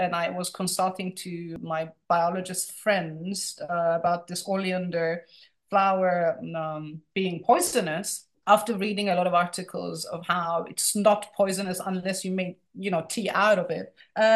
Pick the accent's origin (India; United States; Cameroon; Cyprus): Cyprus; Turkish-speaking Cypriot, trying to make sense of this experience of enforced displacement.